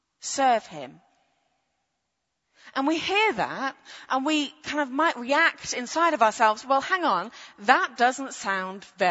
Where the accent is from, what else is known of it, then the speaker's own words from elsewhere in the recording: United Kingdom; As a Brit, it's a little strange to join in some of the celebrations.